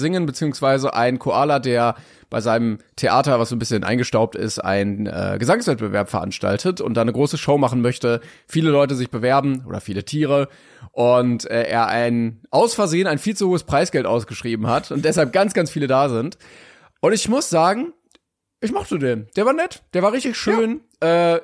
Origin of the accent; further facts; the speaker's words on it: East Germany, Germany; dass man dann irgendwie so ein bisschen Heimatgefühl hat als Ostdeutscher dann.